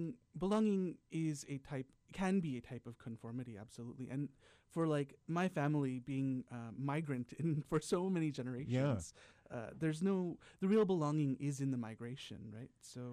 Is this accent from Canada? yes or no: no; London, United Kingdom; born there; I was born in London.